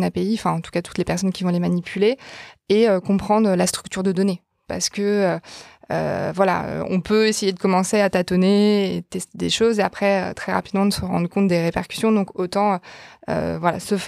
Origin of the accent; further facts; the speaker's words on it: France; accent: French; vous retrouverez ma voix avec mon French accent pour raconter aux utilisateurs.